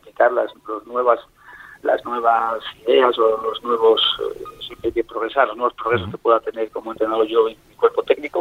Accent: Hondarribia, Basque Country, Spain; nosotros de Hondarribia, y los verdes ellos son amarillos, aguilucho, nosotros somos los verdes de Hondarribia, de Ama Guadalupe Coa, y sí que ellos, sí, además mi pueblo es muy, muy, hay mucha tradición de remo

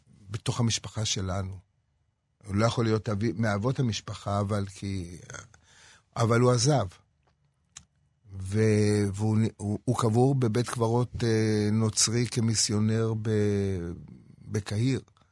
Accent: Jerusalem, Jerusalem District, Israel; אני גדלתי בירושלים. לא גדלתי לא בתל אביב ולא ברחובות ולא בחיפה ולא בשום דבר אחר.

